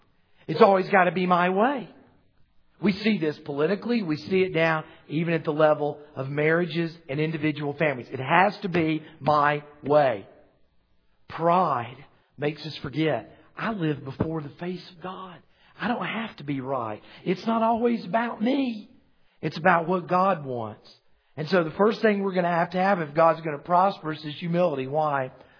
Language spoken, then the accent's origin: English; United States; I'm an American. I'm Presbyterian.